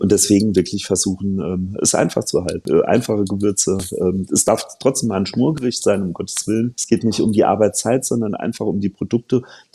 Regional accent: Saarland, Germany; am besten werfe ich irgendwo noch ein Stück Lione als Saarländer in die Pfanne

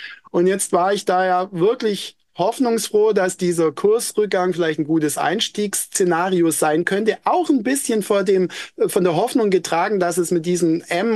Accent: Stuttgart, Baden-Württemberg, Germany; Ich bleibe, aber ich kann nicht anders als Stuttgarter.

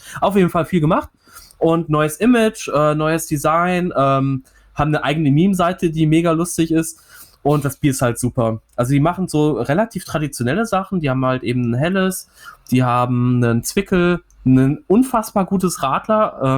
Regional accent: Bochum, North Rhine-Westphalia, Germany; born there; jetzt Bochum, meiner Geburtsstadt auch tatsächlich, muss ich ja sagen. Hier ist … vor 30 Jahren im St. Elisabeth Krankenhaus geboren worden.

